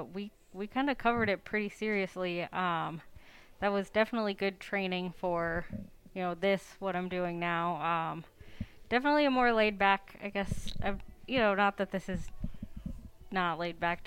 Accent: Chicago, Illinois, United States; I'm from the Chicago area originally.

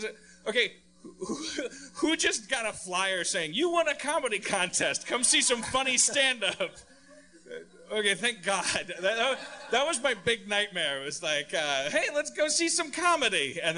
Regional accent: Wisconsin, United States; I'm from Wisconsin. It was cheese.

